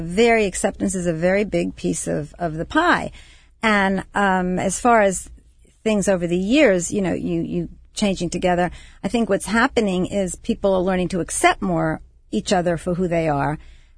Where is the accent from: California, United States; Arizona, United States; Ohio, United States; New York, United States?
New York, United States; Long Island; I'm a New Yorker. I'm from Long Island, New York. I'm married to a Southerner.